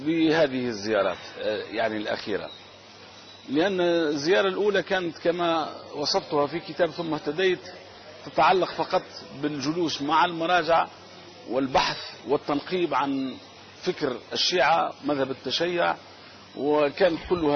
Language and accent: Arabic; Tunisia; born there; أجدادنا من الموسويين الذين نزحوا من السماء ومن سماوة العراق. إذن أنا عراقي الأصل وتونسي المولد